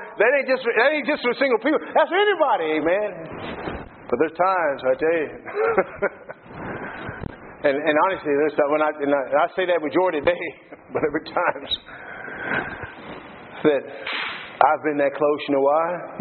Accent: Texas, United States; when I grew up I grew up in Texas, and I used to go out and just lay in the grass at night and look up and see the stars.

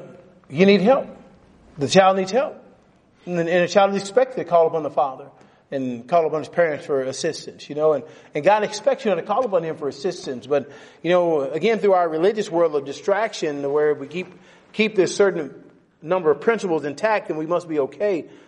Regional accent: Canada; Lord, I'm from Canada.

